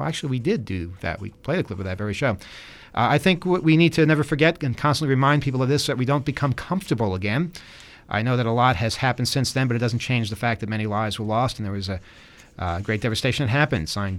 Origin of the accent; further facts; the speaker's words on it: Regina, Saskatchewan, Canada; I am from Regina, Saskatchewan in Canada.